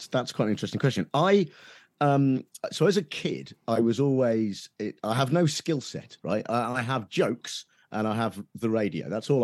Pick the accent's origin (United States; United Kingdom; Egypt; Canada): United Kingdom; Nuneaton, West Midlands; When I first moved down, so I grew up in Nuneaton, right in the West Midlands. And while it's not quite Birmingham, there's a sort of Birmingham edge to that accent in Nuneaton, right?